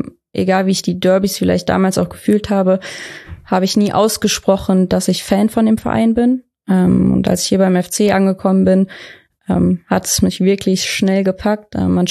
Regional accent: Freudenberg, North Rhine-Westphalia, Germany; wo ich herkomme, war es halt immer in der Nähe von Köln. Ich meine, hier für die Kölner ist Freuenberg und 80 Kilometer entfernt wahrscheinlich nicht mal mehr der Umkreis.

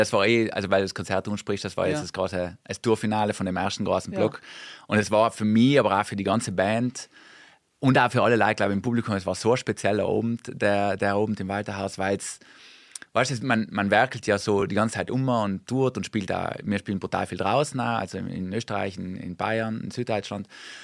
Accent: Brixen, Trentino-Alto Adige, Italy; Ich bin eigentlich auch mit Sport und mit der Handballhalle irgendwie groß geworden in Brixen.

